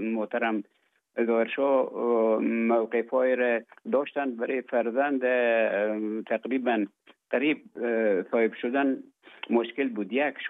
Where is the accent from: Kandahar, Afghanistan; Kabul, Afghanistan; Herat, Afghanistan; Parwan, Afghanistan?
Herat, Afghanistan; also born or lived in Russia; now in Finland; تحصیلات خود در ولایت هرات تا صنف 12 به اتمام رساندم.